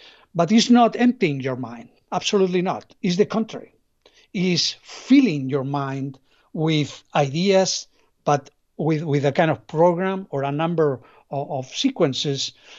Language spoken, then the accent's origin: English; Spain; English is a second language